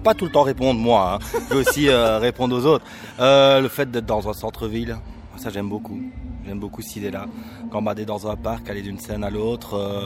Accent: Belgium; Je suis belge.

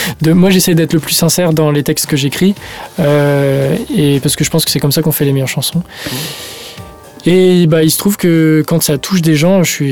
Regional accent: France; La France qui a, puisque je suis français

